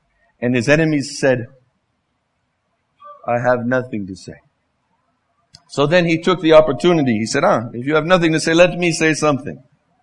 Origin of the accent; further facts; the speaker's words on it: Mexico; but I'm from Mexico, so I'm a connoisseur of that thing.